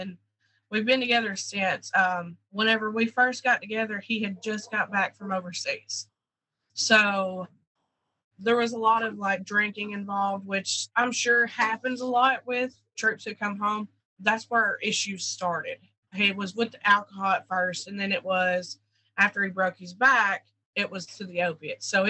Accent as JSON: {"language": "English", "town": "Hazard", "region": "Kentucky", "country": "United States", "tie": "born or raised there", "moved": "yes", "said": "I was born in Hazard, Kentucky. I grew up in a what they call a holler."}